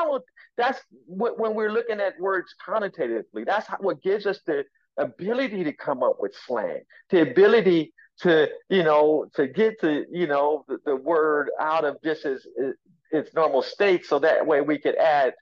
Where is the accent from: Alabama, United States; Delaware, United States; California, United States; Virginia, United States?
California, United States; Compton; I just, you know, already knew this information in my mind growing up in Compton